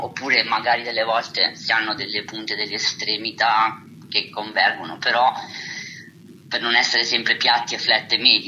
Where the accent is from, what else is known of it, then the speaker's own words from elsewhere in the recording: Milan, Lombardy, Italy; Io sono nato e cresciuto a Milano, ma con origini calabresi di cui vado orgogliosissimo.